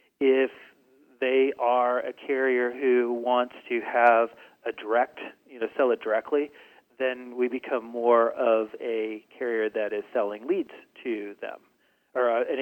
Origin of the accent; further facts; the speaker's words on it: Erie, Pennsylvania, United States; I, out of college, got a job with a company called Erie Insurance. It's in my hometown, so it was an easy find for me.